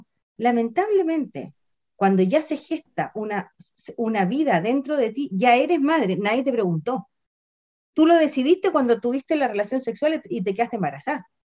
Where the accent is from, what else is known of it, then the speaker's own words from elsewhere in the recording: Chile; yo creo que estaríamos en un problema claro de seguir divididos como chilenos